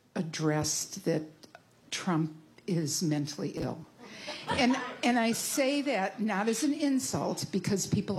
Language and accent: English; Evanston, Illinois, United States; from Evanston.